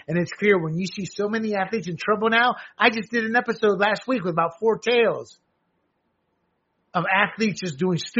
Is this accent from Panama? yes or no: yes; Panama; His move is to Panama, my home country.